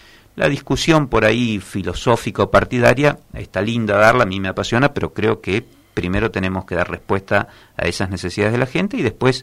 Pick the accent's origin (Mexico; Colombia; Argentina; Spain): Argentina; General Madariaga, Buenos Aires Province; de mi pueblo natal, de Madariaga, me sentí decepcionado